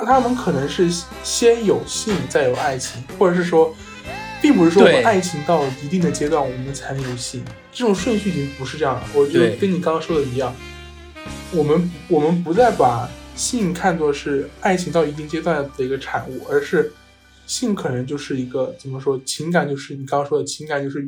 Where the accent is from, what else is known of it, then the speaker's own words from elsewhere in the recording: China; 特别是我们中国人而言